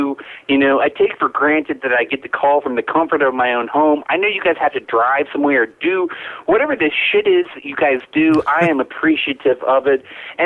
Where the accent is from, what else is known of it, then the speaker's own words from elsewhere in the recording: the South, United States; accent: Southern; So please excuse the Southern accent, my own Southern accent.